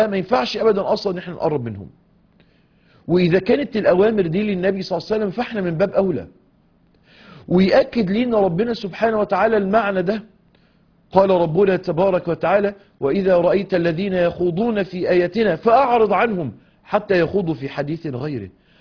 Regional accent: Mansoura, Dakahlia, Egypt; أنا عارف إن أنا من المنصورة

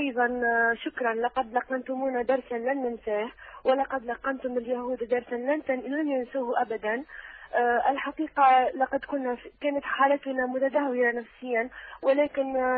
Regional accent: Tunisia; سيدي وأود أن أحييكم من تونس.

